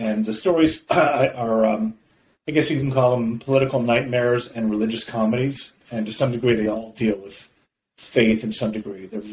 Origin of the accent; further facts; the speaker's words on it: Toronto, Ontario, Canada; As far as my engagement with Judaism, I grew up in Toronto, Canada. I'm, I guess, a third generation Canadian. Grew up Reform